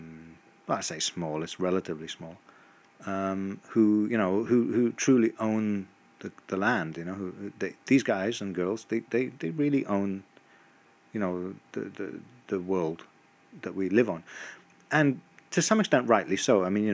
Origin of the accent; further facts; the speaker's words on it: England, United Kingdom; I don't know why I separate England from Europe, but, you know, I come from England, so maybe that's why.